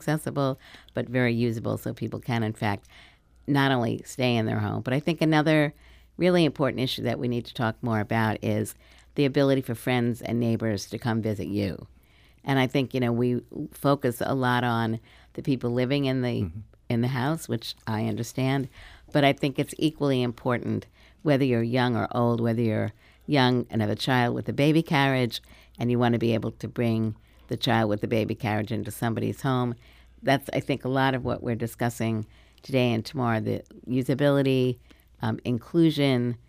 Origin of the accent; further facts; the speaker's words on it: Brooklyn, New York, United States; I grew up in Brooklyn, New York, and at that point it was very difficult.